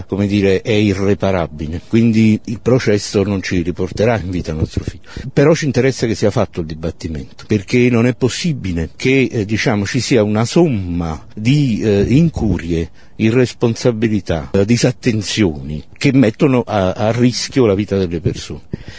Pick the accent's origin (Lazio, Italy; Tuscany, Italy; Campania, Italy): Campania, Italy; Naples; Noi siamo di Napoli, la mia famiglia è di Napoli